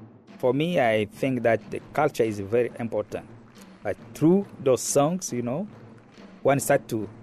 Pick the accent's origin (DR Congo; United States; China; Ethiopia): DR Congo; I am originally from Democratic Republic of the Congo.